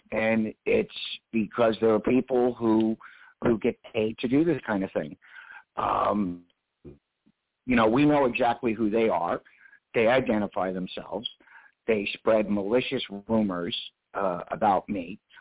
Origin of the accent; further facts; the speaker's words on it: Los Angeles, California, United States; I am from Los Angeles. I was pretty much raised here.